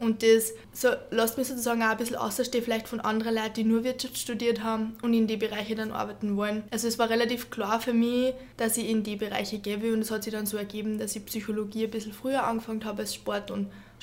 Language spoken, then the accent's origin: German; Upper Austria, Austria; Ist eine sehr gute Schule bei uns in Oberösterreich, war die nächste zu meinem Heimatort.